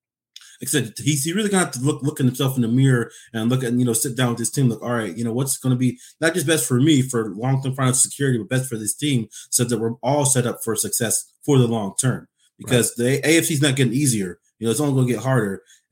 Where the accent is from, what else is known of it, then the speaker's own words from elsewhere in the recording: Alaska, United States; I usually say 907. That's because I'm from Alaska